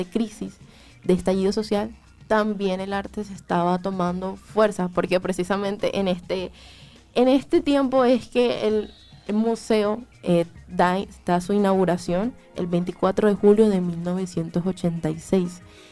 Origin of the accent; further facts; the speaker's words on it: Colombia; estas esculturas nos hacen reconocer a nosotros como nacionales colombianos, reconocer nuestro valor